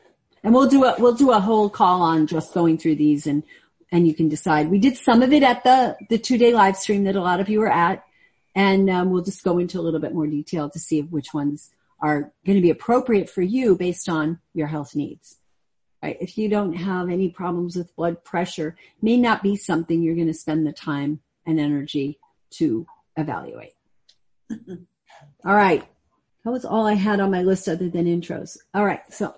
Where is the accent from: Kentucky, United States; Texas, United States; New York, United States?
Texas, United States; Austin; I'm from Austin